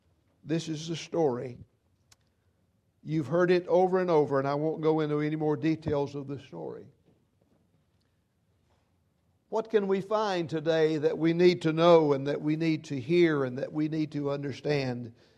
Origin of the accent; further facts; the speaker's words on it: Quaker Gap, North Carolina, United States; We could almost say in a descriptive way, it was heavenly growing up in Quaker Gap.